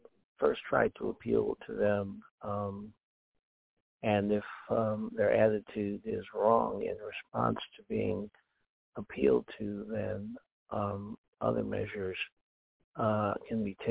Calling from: Chicago, Illinois, United States

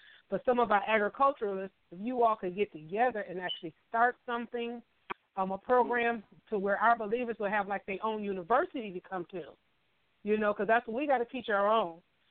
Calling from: Flint, Michigan, United States; calling from up in Flint.

